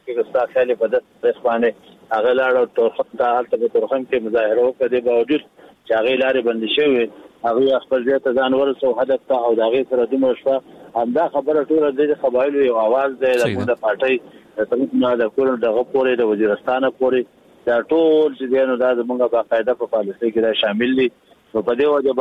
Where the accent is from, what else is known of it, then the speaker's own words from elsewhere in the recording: Afghanistan; زمونږ د پښتونولۍ یو رشتہ دا چې مونږ افغان یو